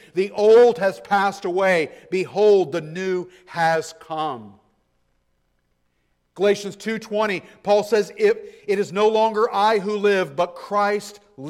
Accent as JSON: {"language": "English", "country": "United States", "said": "I was in a very dangerous place, being an American, living in a place in sub-Saharan Africa that's dominant Muslims, and not only Muslims, but very, very radical ones."}